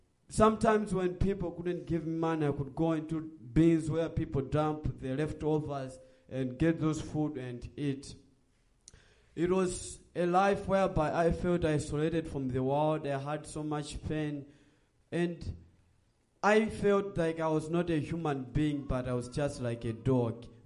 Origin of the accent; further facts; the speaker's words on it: Malawi; I'm originally from Malawi, and I grew up in a family of four, my mom, my dad, and my two sisters and a brother.